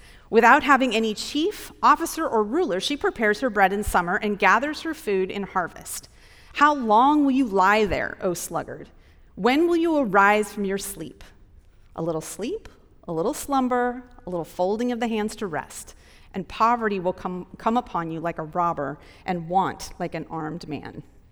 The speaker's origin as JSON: {"language": "English", "region": "Wyoming", "country": "United States", "tie": "born or raised there", "said": "I grew up in Wyoming"}